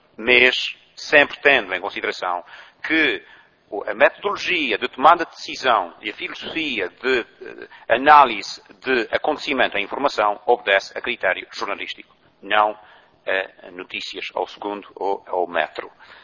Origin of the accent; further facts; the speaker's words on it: Ribeira das Tainhas, Azores, Portugal; born there; O lugar onde eu nasci chama-se Ribeira das Tainhas